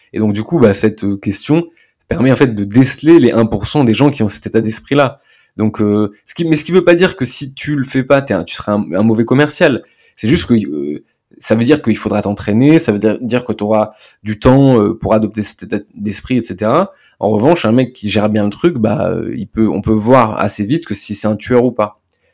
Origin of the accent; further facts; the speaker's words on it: France; Bah, on est français, hein.